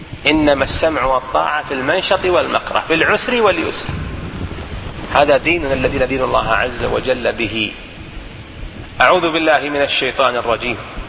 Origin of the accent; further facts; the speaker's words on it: Saudi Arabia; إمامنا في بلدنا المملكة العربية السعودية